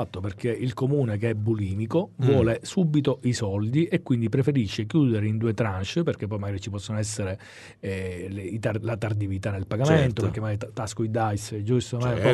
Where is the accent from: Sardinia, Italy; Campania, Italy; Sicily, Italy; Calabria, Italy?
Sicily, Italy; Palermo; da palermitano a palermitano